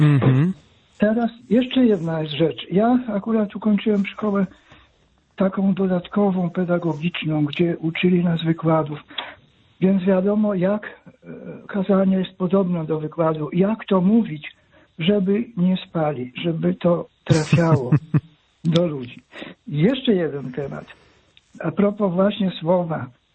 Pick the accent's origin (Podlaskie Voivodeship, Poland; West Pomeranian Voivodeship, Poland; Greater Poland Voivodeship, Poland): Podlaskie Voivodeship, Poland; Suwałki; pochodzę z Suwałk.